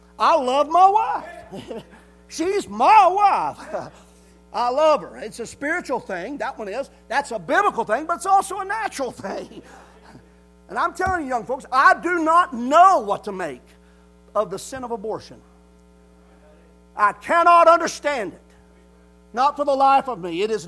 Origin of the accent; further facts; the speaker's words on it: Appalachia, United States; I was raised in the South. And I'm not talking about the deep South. We're in the Appalachian. I love the Appalachian area. This is home.